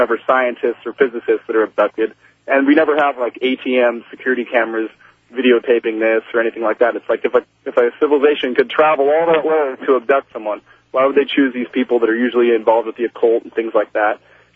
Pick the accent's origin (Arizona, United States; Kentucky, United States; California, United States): California, United States; Redding; I'm from Redding, California.